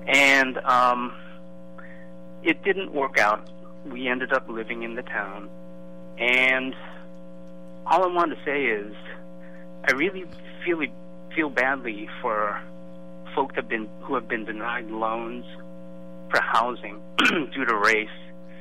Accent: Massachusetts, United States; I live out here now, and I grew up outside of Boston.

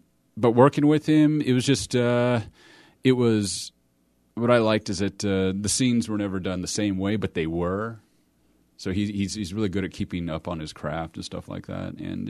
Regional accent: Montana, United States; It's we're from Montana.

